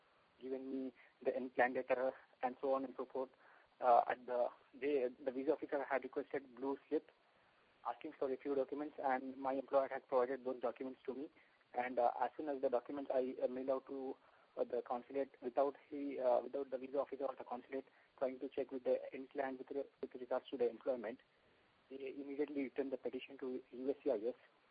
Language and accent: English; India; from India, actually.